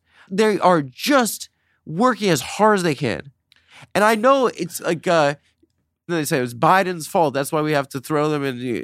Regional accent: Southwest, United States; I grew up in the Southwest and I grew up around a lot of Latinos

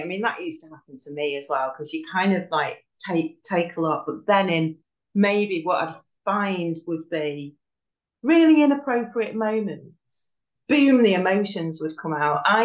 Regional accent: Manchester, North West England, United Kingdom; I'm from Manchester in the UK.

